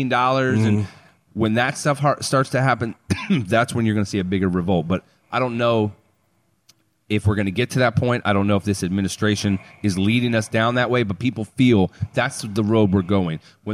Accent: United States; as a American, you hope that you have put people in the right positions to keep things moving on a positive and progressive path

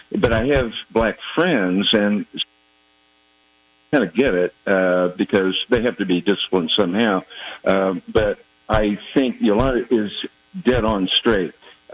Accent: Kansas City, Missouri, United States; I'm an older white person. I was raised in Kansas City, by kind of a nuclear family

